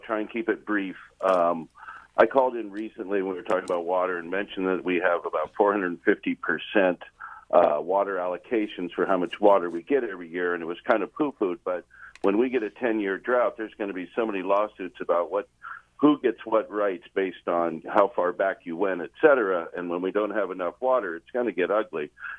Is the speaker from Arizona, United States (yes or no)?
no; Modesto, California, United States; I grew up in Modesto.